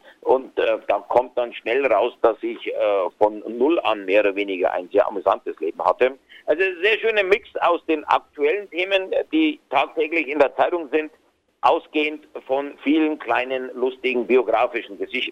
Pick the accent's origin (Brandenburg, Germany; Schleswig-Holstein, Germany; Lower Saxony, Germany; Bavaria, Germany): Bavaria, Germany; was für uns Niederbayern eigentlich auch fast unerreichbar ist. Also man träumt davon, als Niederbayer auch mal dort urlauben zu dürfen